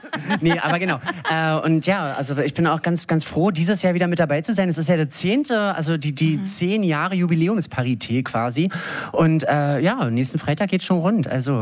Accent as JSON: {"language": "German", "region": "Berlin", "country": "Germany", "said": "ich komme tatsächlich aus Berlin, ne?"}